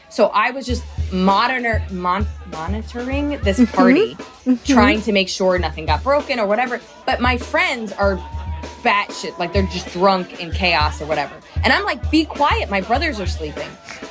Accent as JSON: {"language": "English", "town": "Princeton", "region": "New Jersey", "country": "United States", "tie": "born or raised there", "said": "So I grew up right outside of Princeton in New Jersey."}